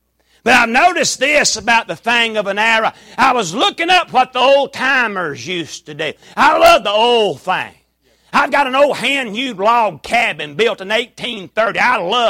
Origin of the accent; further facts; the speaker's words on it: Murfreesboro, Tennessee, United States; I was raised in Murfreesboro, Tennessee